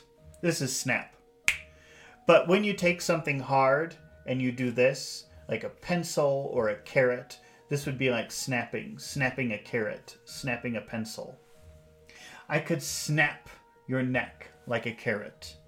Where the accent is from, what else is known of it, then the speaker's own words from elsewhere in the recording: Chicago, Illinois, United States; now in Mexico; Well, I'm from the United States, from the Chicago area. That's where I was born. But now I live in Mexico.